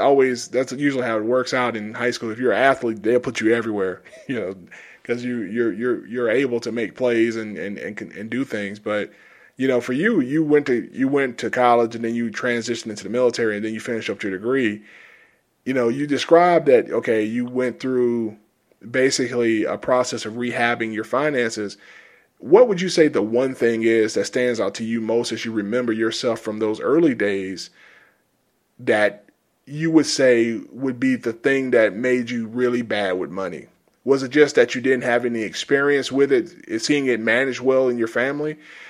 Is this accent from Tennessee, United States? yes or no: no; Georgia, United States; I grew up in South Georgia, and it's very rural, you know, agrarian society, economy.